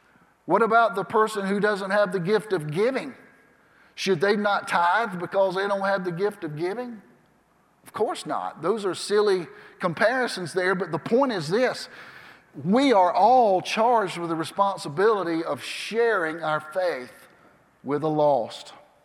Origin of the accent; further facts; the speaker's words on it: Cairo, Georgia, United States; And I'm from Cairo, Georgia. Y'all know where Cairo is? And so here I am, a little country boy in New Orleans.